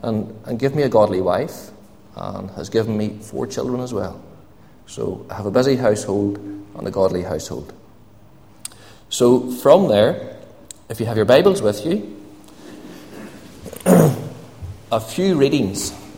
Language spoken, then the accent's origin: English; Tandragee, Northern Ireland, United Kingdom; From Tandragee, but not born in bed, born and bred in Tandragee. Originally from between Cookstown and Dungannon.